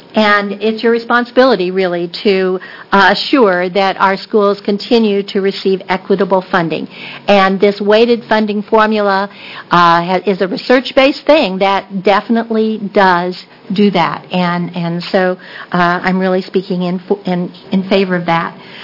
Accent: Toledo, Ohio, United States; I'm from Toledo, too

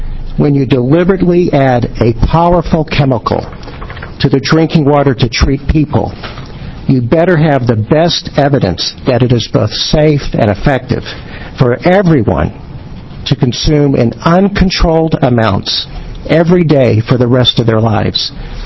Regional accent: Medford, Oregon, United States; I'm from Medford, Oregon.

